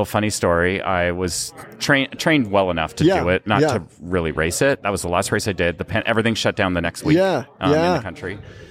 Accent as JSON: {"language": "English", "country": "Canada", "said": "I'm from Canada"}